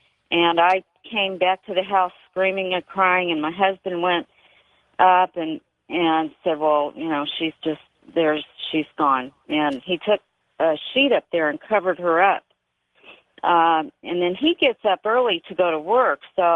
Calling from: Texas, United States; I'm calling from North Texas.

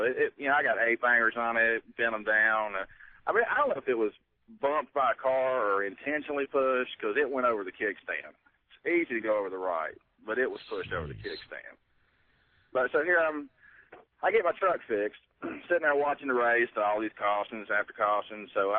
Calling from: Raleigh, North Carolina, United States; Hey, out to, near Raleigh, North Carolina.

